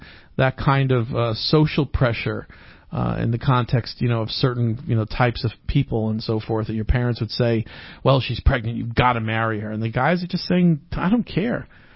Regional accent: New York, United States; I grew up in New York, and I got quite a few spoonfuls of the guy, and I know who he is.

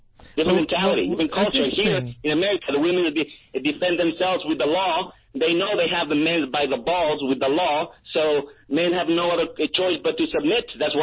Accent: Mexico City, Mexico; I mean, I was born in Mexico City. I was born and raised

